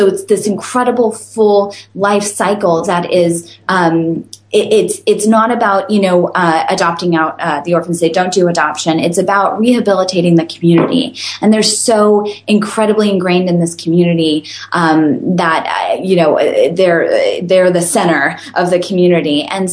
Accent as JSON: {"language": "English", "town": "Santa Cruz", "region": "California", "country": "United States", "tie": "born or raised there", "said": "I was born and raised in Santa Cruz."}